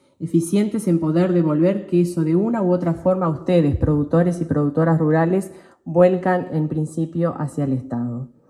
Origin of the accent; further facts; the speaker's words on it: Carmelo, Colonia, Uruguay; En mi caso particular, que provengo del departamento de Colonia, de la zona de Carmelo y de productores familiares, de productores queseros artesanales.